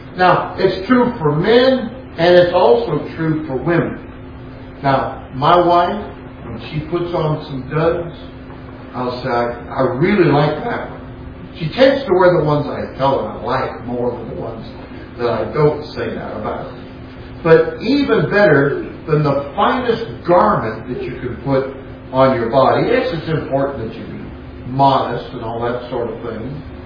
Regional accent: California, United States; so if you kid me about being a Californian, Californians often, unless it's in the rat race, trying to make the money and all that, they want to be laid back.

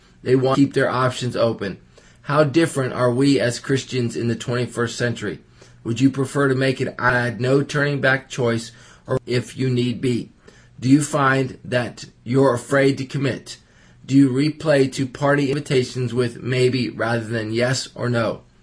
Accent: England, United Kingdom; now in United States; As an Englishman, one of the biggest challenges I faced in America

